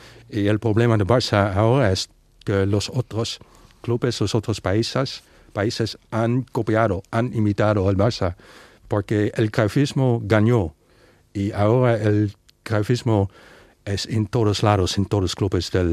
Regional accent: Netherlands; Spanish is a second language; Porque crecí en Holanda. Soy inglés, pero crecí en Holanda.

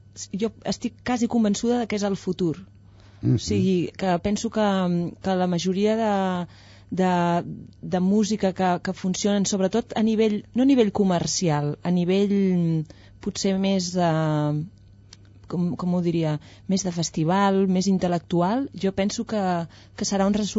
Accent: Mataró, Catalonia, Spain; Evidentment, no els orígens africans, perquè sóc de Mataró

